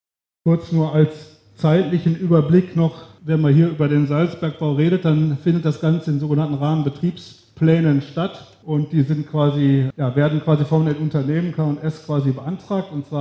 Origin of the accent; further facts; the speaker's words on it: Ginderich, North Rhine-Westphalia, Germany; now in Fehn, Germany; Ich komme hier aus Fehn, hier ganz aus der Nähe hier, habe vorher in Ginderich gewohnt. Da kam ich gebürtig her.